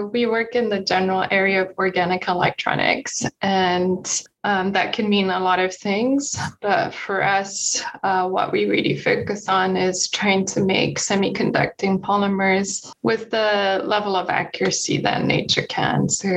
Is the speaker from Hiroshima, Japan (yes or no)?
no; Kobe, Hyogo, Japan; And so I was born in a city called Kobe, Japan. You might have heard of it from Kobe beef, but that's where the beef itself is from. Yeah, so I grew up there